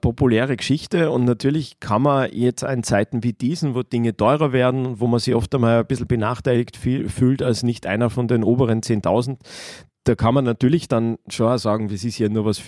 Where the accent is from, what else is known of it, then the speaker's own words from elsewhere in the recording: Salzburg, Austria; als Salzburger, der die Stadt wirklich liebt